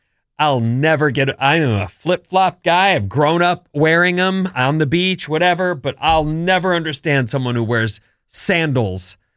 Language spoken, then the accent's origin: English; California, United States; There's right down the street, because I grew up in Orange County, right down the street is Knott's Berry Farm.